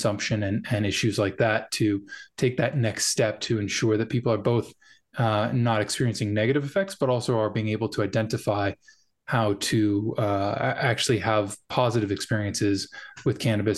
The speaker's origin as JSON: {"language": "English", "town": "Los Angeles", "region": "California", "country": "United States", "tie": "born or raised there", "said": "saw the differences in the way that friends were being treated, Black friends versus white friends growing up in Los Angeles, very different treatment by the police."}